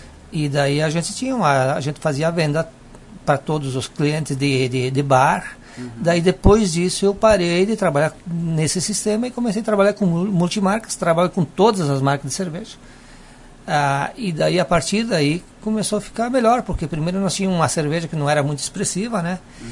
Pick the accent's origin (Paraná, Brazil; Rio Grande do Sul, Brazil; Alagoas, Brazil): Rio Grande do Sul, Brazil; Constantina; also born or lived in Sarandi; Eu sou natural de Constantina